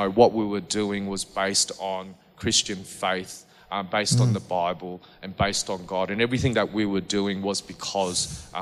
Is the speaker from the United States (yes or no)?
no; Malaysia; because in Southeast Asia, and I'm from Malaysia